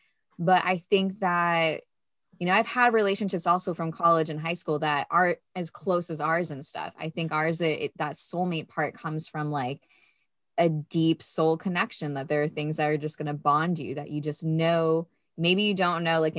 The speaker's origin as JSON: {"language": "English", "region": "Florida", "country": "United States", "said": "the reason that Florida Grown Femmes is part of our title is because we're from Florida."}